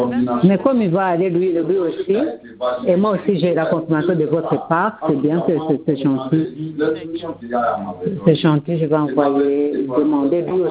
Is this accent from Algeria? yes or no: no; Rwanda; Moi, c'est oui, je suis rwandaise.